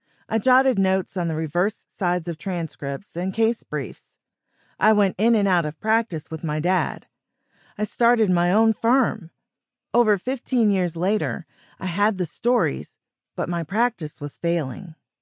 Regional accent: Beverly Hills, California, United States; two lawyers for parents, a stoner dad, growing up in Beverly Hills in the 70s and 80s, my writing this book will not come as a surprise.

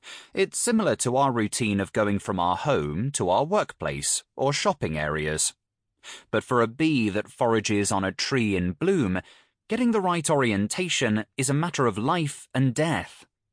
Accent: Tours, Centre-Val de Loire, France; I often get lost in my hometown, even when going to places regularly visited by tourists. What is perhaps the most annoying is that my poor ability to navigate isn't specific to Tours.

